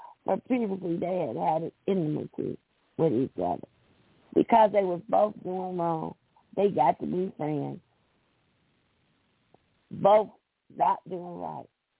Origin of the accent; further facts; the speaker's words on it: the South, United States; accent: southern; Y'all all know, I'm going my southern accent, y'all all know that is a bald-faced lie.